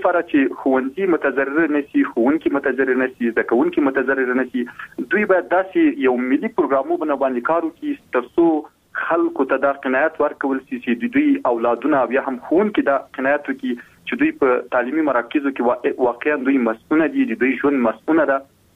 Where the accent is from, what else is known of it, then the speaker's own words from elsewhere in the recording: Logar, Afghanistan; حتی موږ خپله د لوګر ولایت یم،